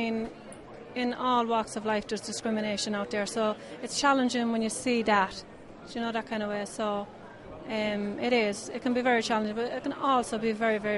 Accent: Dublin, Leinster, Ireland; I'm from Finglas in Dublin.

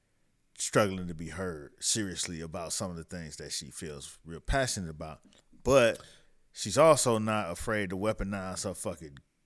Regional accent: Miami Beach, Florida, United States; I was born in Miami Beach. You know what I'm saying? My parents from Georgia and Cleveland

